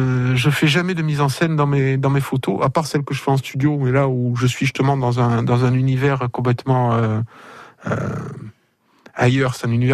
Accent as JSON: {"language": "French", "region": "Corsica", "country": "France", "also_born_or_lived": "Italy", "said": "Moi, je suis plus originaire de Castaniche et d'Italie, donc pas du tout du Cap Corse."}